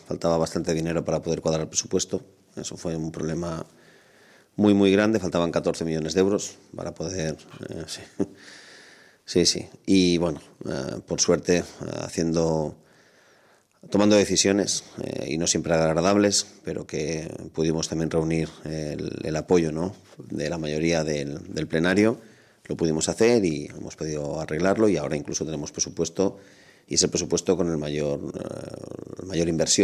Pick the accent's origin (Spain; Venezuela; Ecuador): Spain; Tarragona, Catalonia; Pero sí, soy de Tarragona de toda la vida.